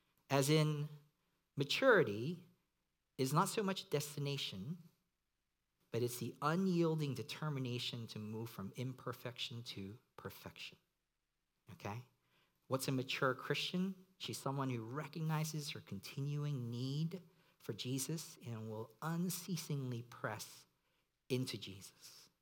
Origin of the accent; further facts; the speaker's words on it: Hong Kong; When I was a kid growing up in Hong Kong, for some reason, we only had two English-speaking channels on TV